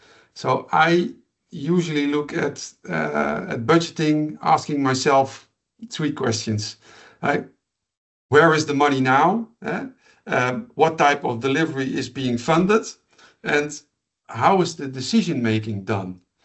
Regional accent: Netherlands; from the Netherlands.

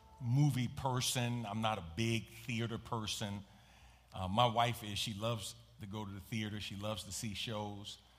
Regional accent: New York City, New York, United States; Now, I grew up in New York City, but I grew up in the Jacob Riis Housing Projects, 465 East 10th Street, apartment 13H, 10009, right? Right off of FDR Drive.

